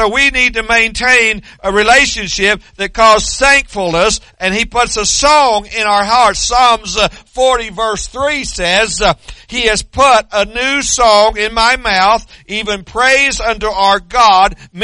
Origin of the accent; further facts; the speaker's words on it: Shawnee, Oklahoma, United States; I wasn't from Muskogee, so I didn't know. I was from Shawnee.